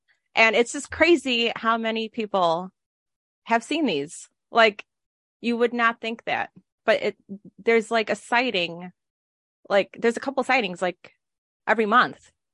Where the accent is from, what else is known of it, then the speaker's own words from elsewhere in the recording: Texas, United States; we grew up in Texas. That's where I'm from.